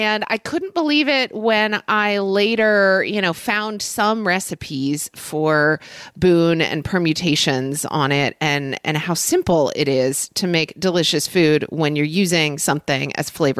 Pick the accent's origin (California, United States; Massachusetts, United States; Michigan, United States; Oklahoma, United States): Oklahoma, United States; Oklahoma City; So, as everyone knows, I grew up in Oklahoma City, Oklahoma, where actually there was some pretty great Vietnamese food.